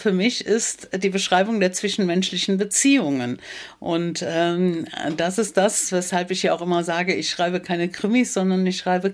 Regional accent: Erpel, Rhineland-Palatinate, Germany; in Erpel-Unkel, also meine Heimat, zu lesen

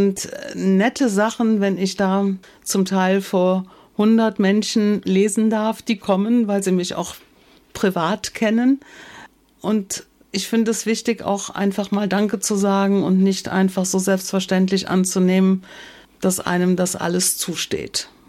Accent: Erpel, Rhineland-Palatinate, Germany; in meinem Heimatort Erpel, 30 Kilometer südlich.

